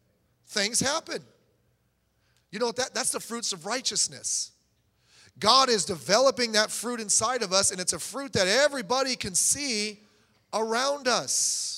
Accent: Philippines; I'm a Filipino.

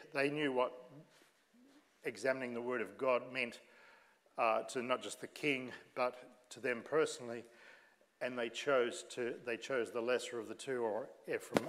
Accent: Tasmania, Australia; I come from Tasmania. That's Australia's smallest state.

